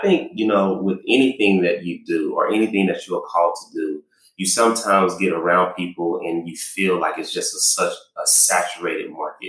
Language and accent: English; Texas, United States; moved away; So I'm from Texas, and when I moved here, I never experienced an NFL football game, right?